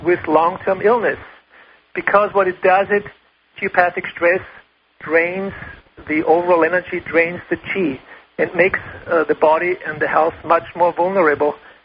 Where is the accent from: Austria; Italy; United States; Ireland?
Austria; first language German; English is a second language; as you might have heard from my accent and from your early introduction. I'm from Austria, German-speaking.